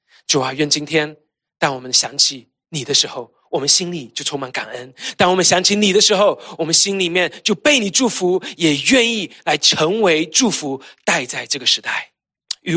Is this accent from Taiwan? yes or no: no; China; moved away as an adult; now in United States; 我们都没有在美国长大，来到美国都是我们人生的第二段的开始的时候